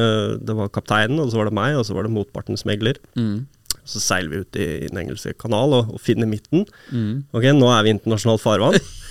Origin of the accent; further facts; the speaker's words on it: Stovner, Oslo, Norway; Nå er jeg født og oppvokst på Stovner da.